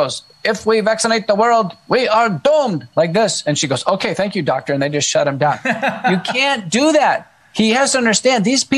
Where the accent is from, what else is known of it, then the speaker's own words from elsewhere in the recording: Texas, United States; also born or lived in Buffalo, New York; Yeah, I am. I grew up here as a kid.